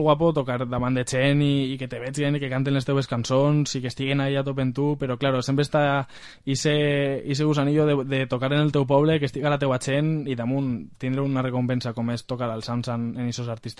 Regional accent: Villarreal, Valencian Community, Spain; yo soy de Villarreal

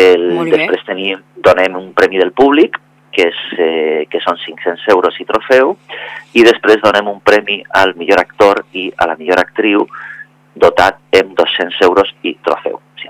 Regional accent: Vila-real, Valencian Community, Spain; sabeu que jo soc de Vila-real, que sí

